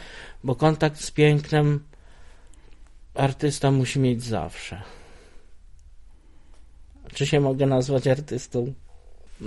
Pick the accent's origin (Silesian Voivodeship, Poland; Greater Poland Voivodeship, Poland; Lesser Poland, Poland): Lesser Poland, Poland; Szerzyny; to jest między, tam za Jasłem, między Bieczem a Jasłem, właśnie moje rodzinne strony, Szerzyny